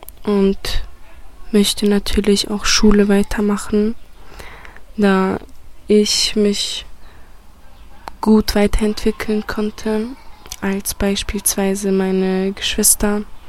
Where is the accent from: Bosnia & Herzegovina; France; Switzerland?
Bosnia & Herzegovina; now in Freiburg, Germany; ich bin 17 Jahre alt. Ich komme aus Bosnien. Ich lebe in Freiburg in einem Flüchtlingsheim mit meinen 4 Geschwistern und meinen Eltern.